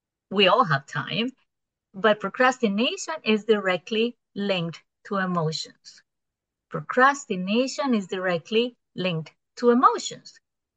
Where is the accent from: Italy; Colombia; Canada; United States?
Colombia; English is a second language; I actually I'm from Colombia originally, but I live about 3 or 4 months of my year in the U.S., and then I travel the whole world the rest of the year.